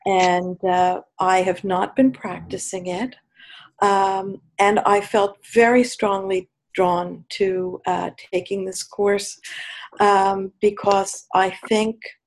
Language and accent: English; Cornish, Maine, United States; I am from Cornish, Maine.